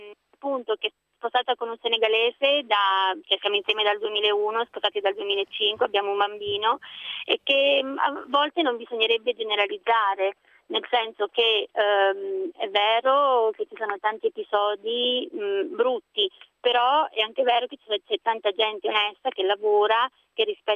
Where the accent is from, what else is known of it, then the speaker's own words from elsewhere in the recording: Campania, Italy; now in Milan, Italy; io sono campana da quando sono venuta qui a Milano